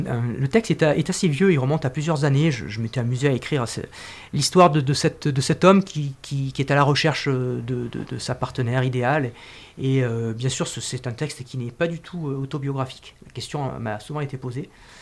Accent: Marseille, Provence-Alpes-Côte d'Azur, France; je dis souvent que j'ai des origines un peu éparpillées en Provence, puisque je suis né à Marseille et j'y ai vécu jusqu'à l'âge de 20 ans à peu près pour mes études, avec ma maman. Et l'autre partie de ma vie, mon papa était originaire des Alpes d'Haute-Provence

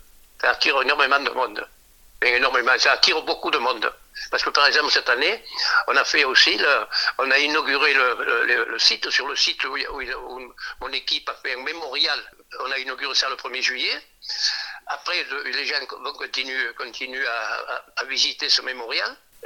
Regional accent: Valensol, Provence-Alpes-Côte d'Azur, France; born there; moi je suis né à Valensol, oui, oulala. Toute ma famille est née à Valensol, mon arrière-grand-père, mon grand-père.

